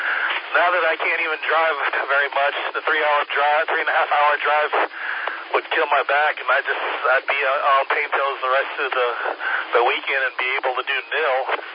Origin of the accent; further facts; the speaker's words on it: Goose Creek, South Carolina, United States; also born or lived in Charleston; now in Greenville, United States; I grew up in Goose Creek. My last residence was in Hanahan, so, man, I basically grew up in downtown Charleston going to high school down there